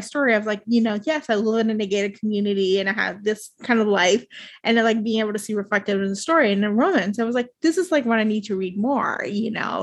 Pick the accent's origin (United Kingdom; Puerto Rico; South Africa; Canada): Puerto Rico; I'm from Puerto Rico and I'm from the island.